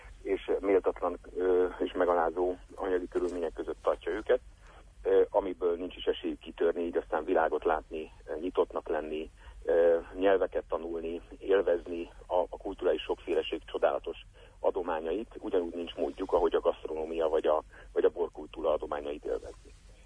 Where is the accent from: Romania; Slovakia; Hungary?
Hungary; az identitásomban az, hogy magyar vagyok, és kelet-európai